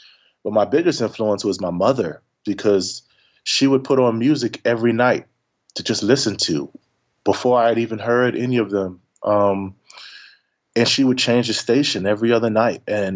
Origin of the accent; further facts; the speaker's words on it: Willingboro, New Jersey, United States; also born or lived in Philadelphia; I'm from Philly, but Willimboro, New Jersey, it's like a small town on the outskirts, 30 minutes away. But it was full of musicians, you know, and other bass players.